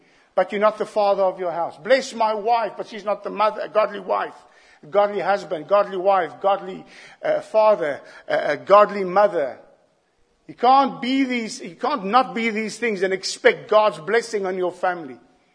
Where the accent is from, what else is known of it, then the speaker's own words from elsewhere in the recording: South Africa; You'll know what it means, but for me as a South African, there's a different concept.